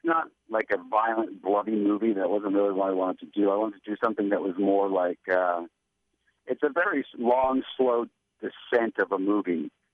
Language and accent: English; Massachusetts, United States; Yeah, well, I mean, I grew up in Massachusetts, so I was always very aware of the Salem witch trials.